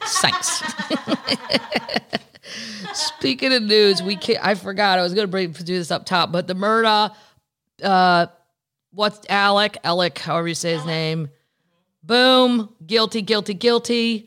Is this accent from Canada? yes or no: no; Ireland; As an Irish person, I can't get on board.